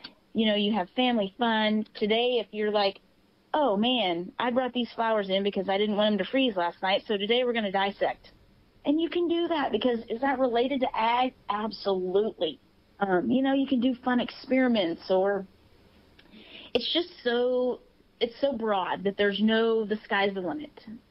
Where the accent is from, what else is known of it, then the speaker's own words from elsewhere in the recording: Kansas, United States; I went to Western Kansas because I'm from Southeast Kansas and I didn't know anything about it.